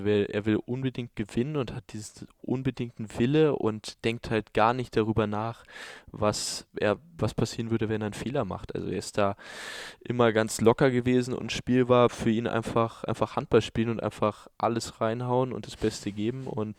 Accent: Hamburg, Germany; also born or lived in Flensburg; Allerdings bin ich dann ist er ja nach Hamburg gewechselt und dann haben wir schon in Bad Schwartau gewohnt, dort wo ja mein Elternhaus jetzt immer noch ist und dementsprechend bin ich Schwartauer.

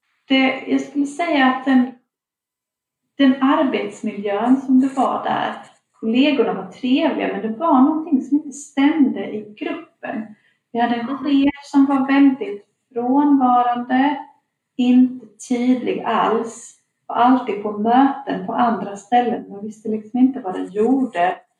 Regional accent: Norrland, Sweden; Jag är ju uppvuxen i Norrland och där är så här, jag åkte buss varje dag till skolan.

